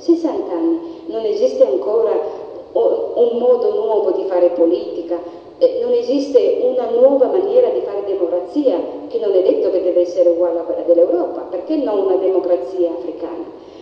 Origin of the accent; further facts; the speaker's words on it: Eritrea; Io sono eritrea, no?